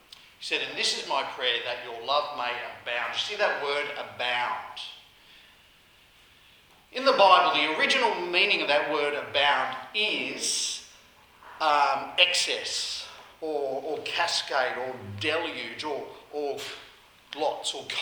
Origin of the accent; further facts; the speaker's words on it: Robertson, New South Wales, Australia; When I was a boy, my hometown. Not Sydney, not Canberra, Robertson. Only a small place.